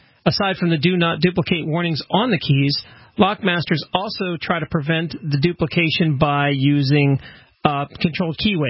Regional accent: the South, United States; accent: southern; Sorry. That's my southern accent.

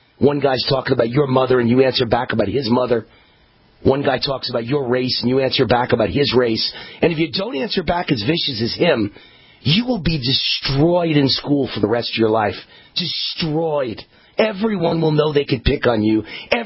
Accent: New York City, New York, United States; Guys like me and Trump and Bill O'Reilly, born and raised in New York, fought on the streets of New York.

